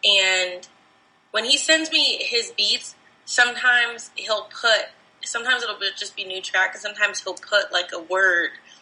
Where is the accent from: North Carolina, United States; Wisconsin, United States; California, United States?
California, United States; Burbank; Like, I'm from Burbank, California, so, like, my dad is a screenwriter